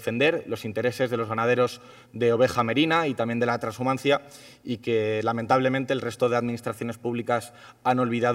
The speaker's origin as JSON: {"language": "Spanish", "town": "Burgos", "region": "Castile and León", "country": "Spain", "tie": "born or raised there", "said": "o en mi ciudad natal, en Burgos"}